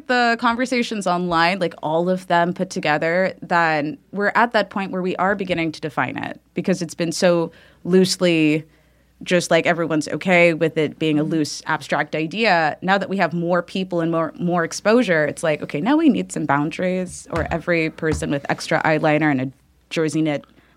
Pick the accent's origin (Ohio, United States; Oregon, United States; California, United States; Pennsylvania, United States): California, United States; San Francisco; No, I'm actually from NorCal, San Francisco.